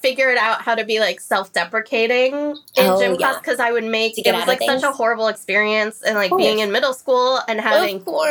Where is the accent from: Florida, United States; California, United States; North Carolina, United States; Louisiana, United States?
Florida, United States; Like, I grew up in Florida, so I'd be like, we're going to Busch Gardens every weekend. We're going to Disney World every weekend.